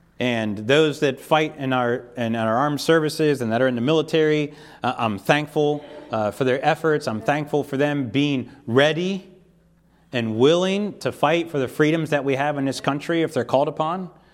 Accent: United States; born there; Lord, I thank you that I was born as an American.

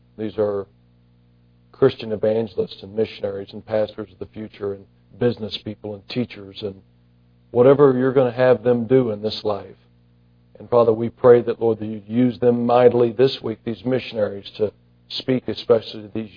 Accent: United States; born there; I'm so glad that I was born in the United States

